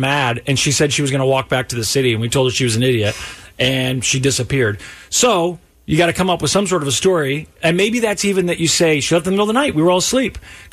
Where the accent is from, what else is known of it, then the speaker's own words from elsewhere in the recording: Missouri, United States; But now they say the first case in Missouri, my home state, someone who wasn't around animals